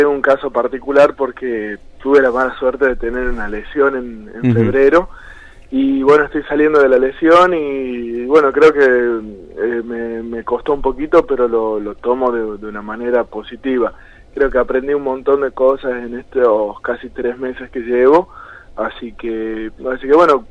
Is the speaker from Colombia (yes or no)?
no; Tucumán, Argentina; como yo soy tucumano y estoy en constante movimiento entre Buenos Aires y Tucumán